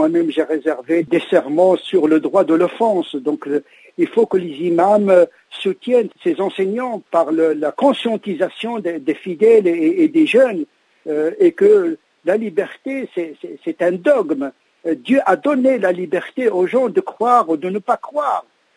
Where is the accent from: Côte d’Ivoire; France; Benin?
France; dans le monde et ici chez nous en France